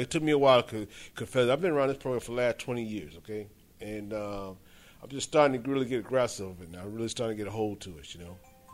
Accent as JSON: {"language": "English", "region": "New York", "country": "United States", "lives_now": "Georgia, United States", "said": "I'm from New York, originally, but I live in Georgia."}